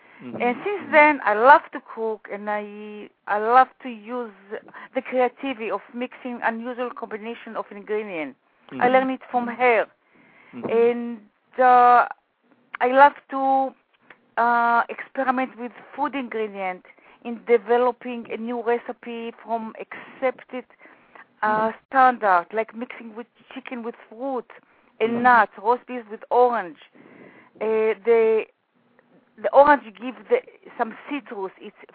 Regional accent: Tel Aviv, Tel Aviv District, Israel; I was born in Israel, in Tel Aviv. I was raised in very big house and backyard and front yard.

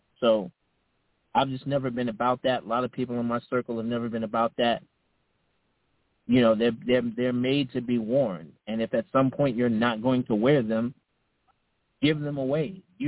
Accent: New York City, New York, United States; 13 years old, man, growing up in New York City, Brooklyn, New York. I'm a child of hip-hop

